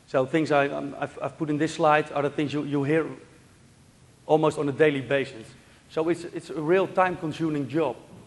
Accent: Netherlands; I'm from the Netherlands.

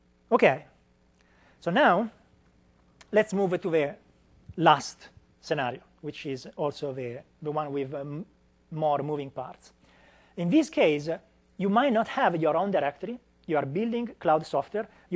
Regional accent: Italy; And a small aside, that's a picture of my hometown in Italy.

